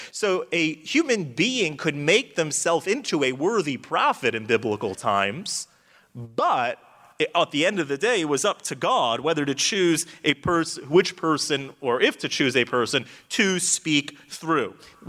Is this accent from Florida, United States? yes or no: yes; Florida, United States; So I'm from Florida, and every day in Florida, from 3 o'clock till 4 o'clock, it rains, okay?